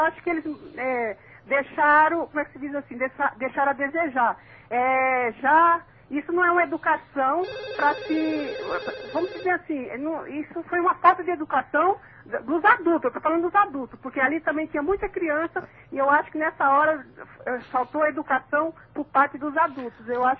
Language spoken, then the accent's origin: Portuguese; Brazil; Eu só estou orgulhosa como brasileira.